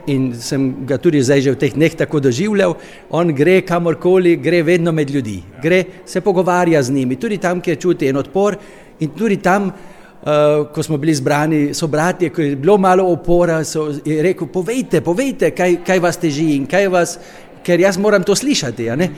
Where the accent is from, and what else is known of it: Carinthia, Austria